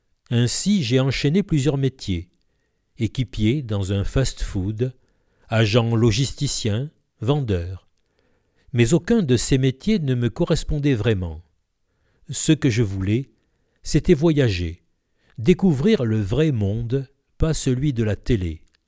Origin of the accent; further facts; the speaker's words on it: Salon-de-Provence, Provence-Alpes-Côte d'Azur, France; Je suis né et j'ai grandi à Salon en rêvant de devenir pilote de chasse, sans doute en raison de la proximité avec la base aérienne.